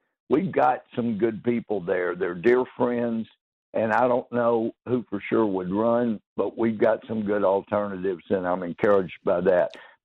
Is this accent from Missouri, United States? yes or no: no; Mount Pleasant, Texas, United States; somebody asked me growing up in Mount Pleasant, what do you want to be when you grow up?